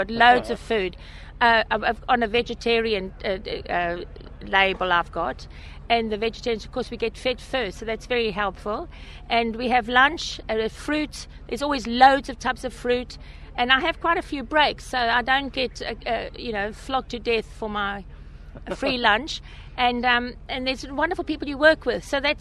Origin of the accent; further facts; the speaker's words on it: Perth, Western Australia, Australia; We came over from Western Australia, from Perth. I'm a school teacher there